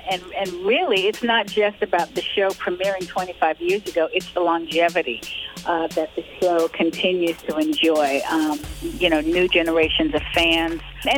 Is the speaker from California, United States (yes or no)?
no; Harlem, New York, United States; And she knew that I was from Harlem.